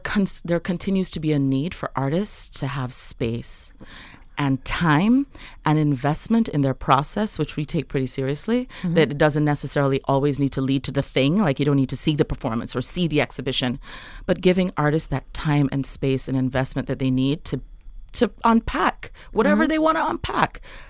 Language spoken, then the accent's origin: English; Jamaica; now in Brooklyn, United States; I'm originally from Jamaica, and, you know, I just see so many of my people here